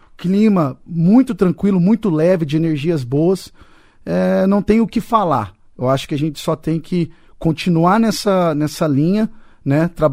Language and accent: Portuguese; Brazil; Mas eu sou brasileiro, eu vou torcer